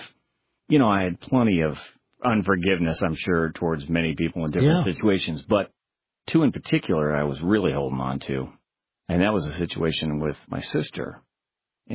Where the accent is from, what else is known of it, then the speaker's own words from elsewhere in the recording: Midwest, United States; I grew up in the Midwest, grew up in a largely Catholic home